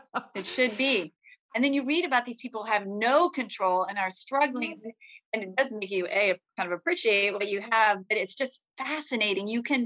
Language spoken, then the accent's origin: English; Fairway, Kansas, United States; my hometown indie bookstore, Rainy Day Books in Fairway, Kansas, is taking orders for signed copies